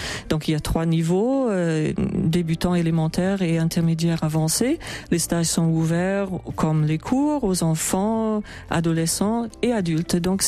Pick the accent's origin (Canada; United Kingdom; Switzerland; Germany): United Kingdom; Scotland; accent: Scottish; French is a second language; j'ai un petit accent écossais